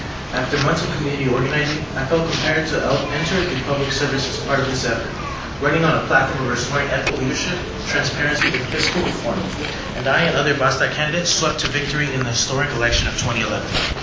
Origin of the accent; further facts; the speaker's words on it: Bell, California, United States; The city of Bell was my hometown